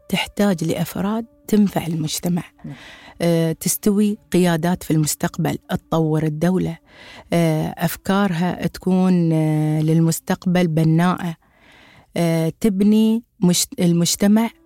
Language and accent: Arabic; United Arab Emirates; accent: Emirati; لهجتنا الاماراتيه